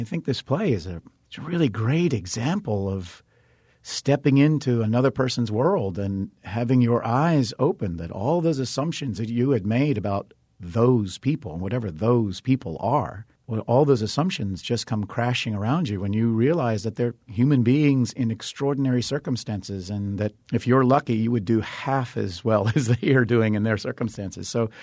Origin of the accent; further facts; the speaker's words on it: Virginia, United States; But I grew up in Virginia in the South, and the race question is still very much alive and still being pursued and asked and trying to be answered.